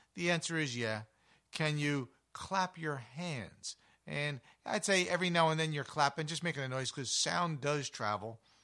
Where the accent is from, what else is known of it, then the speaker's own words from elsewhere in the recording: East, United States; growing up in the East and being, I don't want to say surrounded by black bears, but with black bears all the time, and then being out west